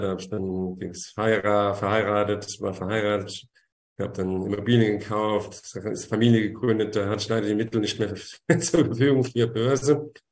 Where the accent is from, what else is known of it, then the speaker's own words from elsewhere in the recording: Frankfurt am Main, Hesse, Germany; ich komme halt aus Frankfurt am Main, ja, sehr schöne Finanzmetropole. Dürfte ja allgemein bekannt sein. Bin 58 Jahre alt, verheiratet, Vater von 2 erwachsenen Söhnen.